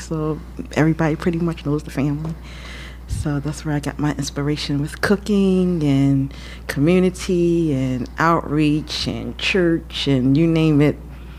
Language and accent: English; Baltimore, Maryland, United States; just born and raised in Baltimore, West Side kid.